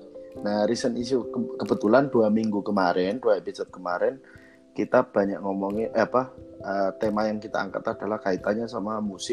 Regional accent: Lamongan, East Java, Indonesia; now in Yogyakarta, Indonesia; aku kan pindah dari Jawa Timur, dari Lamongan itu ke Jogja itu tahun-tahun 2000. 2000-2001.

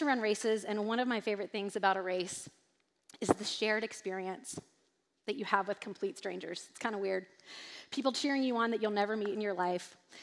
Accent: East Coast, United States; If you're from the East Coast, yay, I'm from the East Coast.

